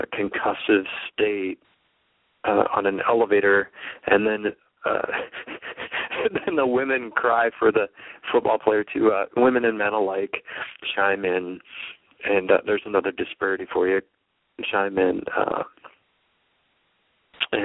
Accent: South Dakota, United States; I just wasn't aware of that growing up in South Dakota.

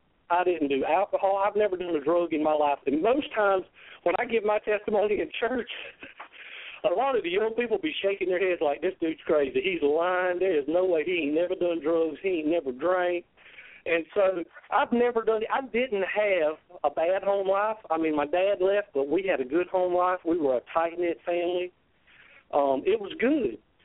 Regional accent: the South, United States; accent: southern drawl; me being a young country boy in the South, I'm sure all the listeners can tell by my southern drawl, I'm from the South.

